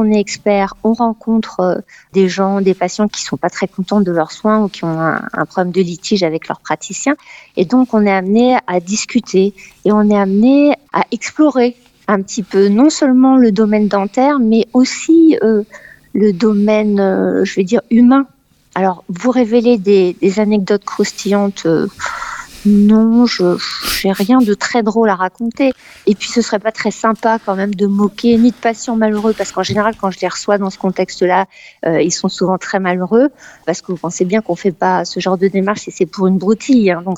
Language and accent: French; Paris, Île-de-France, France; now in England; moi je suis parisienne d'origine